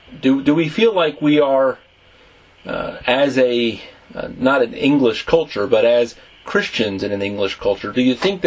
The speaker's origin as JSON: {"language": "English", "country": "United States", "said": "Like, so as an American, people were hospitable to us when they knew we were visiting the country. You could hear my accent and you could tell, oh yeah, they're not from here."}